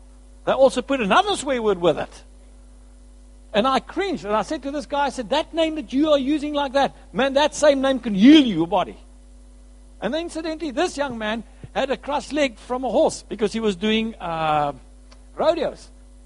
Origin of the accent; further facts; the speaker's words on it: South Africa; listen, I'm from South Africa.